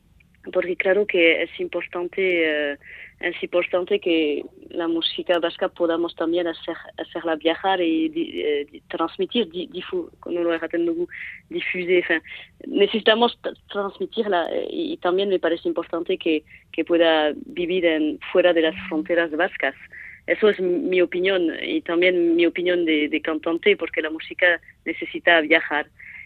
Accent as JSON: {"language": "Spanish", "town": "Saint-Palais", "region": "Nouvelle-Aquitaine", "country": "France", "tie": "born there", "second_language": "Spanish", "said": "Nací en Saint-Palais, en Donapaleun"}